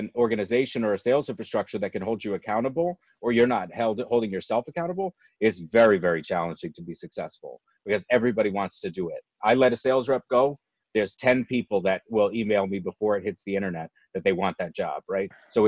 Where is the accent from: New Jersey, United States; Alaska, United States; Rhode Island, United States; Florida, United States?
Rhode Island, United States; Woonsocket; I grew up in the actual hood.